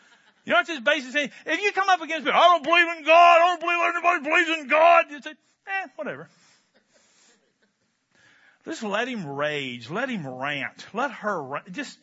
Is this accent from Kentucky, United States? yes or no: yes; Kentucky, United States; You could smoke, because I'm from Kentucky, where smoking is still indeed a spiritual gift.